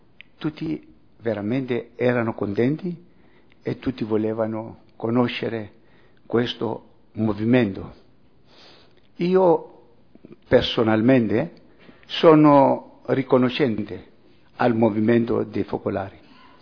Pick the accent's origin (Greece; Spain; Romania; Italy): Greece; Italian is a second language; Io sono greco di origine, però appartengo al Patriarcato Ecumenico di Costantinopoli.